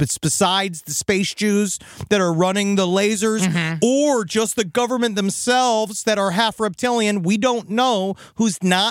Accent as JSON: {"language": "English", "town": "Bennington", "region": "Vermont", "country": "United States", "said": "So I'm from Bennington. The population there is less than 2,000 people."}